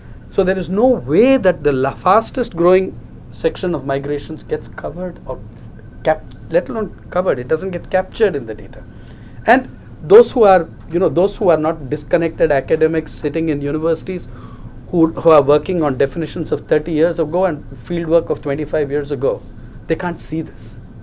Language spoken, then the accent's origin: English; Tamil Nadu, India; also born or lived in Delhi; now in Mumbai, India; my parents were. One came from Berhampur in Odisha, and what is now Odisha? One came from Kakinada in Andhra Pradesh. I was born and brought up in Tamil Nadu. I went on to do my higher education in Delhi, and I'm now living in Mumbai.